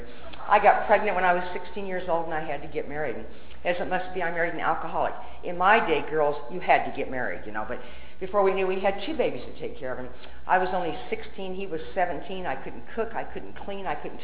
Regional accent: Lincoln, Nebraska, United States; And, you know, when I was growing up in Nebraska, there just wasn't a lot of drugs on the street.

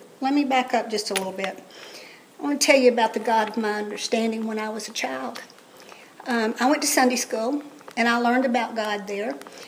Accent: Atlanta, Georgia, United States; I was born in 1952 in Atlanta, Georgia. I'm a native Atlantan, and I'm proud of it. And if y'all can't tell by my accent, I don't know.

